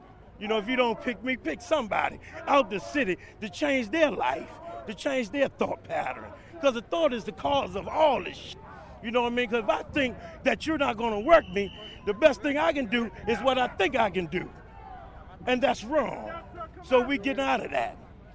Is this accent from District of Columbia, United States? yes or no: yes; Washington, District of Columbia, United States; I'm from Washington, D.C., Southeast. I graduated in Anacostia in 1984.